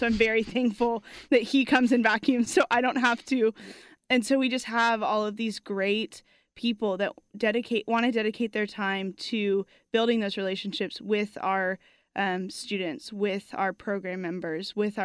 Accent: Texas, United States; Definitely. I grew up in Lake Highlands.

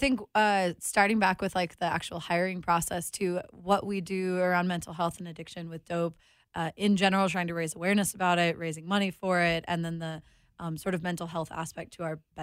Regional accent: San Francisco, California, United States; In San Francisco. Yeah, okay. Going back to San Francisco.

